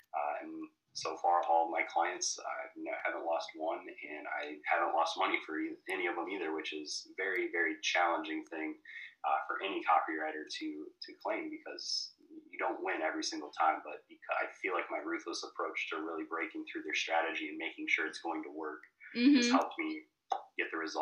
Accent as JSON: {"language": "English", "town": "Quad Cities", "country": "United States", "said": "because I'm originally from the Quad Cities, and which is on the border of Iowa and Illinois"}